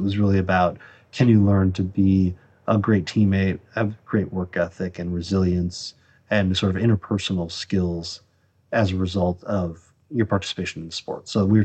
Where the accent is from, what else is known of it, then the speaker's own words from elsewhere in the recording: Pittsford, New York, United States; I'm originally from upstate New York, just outside of Rochester, a town called Pittsford.